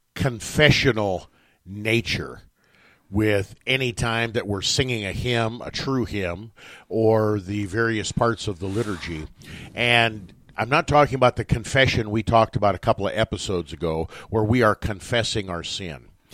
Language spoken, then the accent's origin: English; Nebraska, United States; near my hometown, the Robbies. Of course, they call it Raby up in the Wisner, Nebraska area.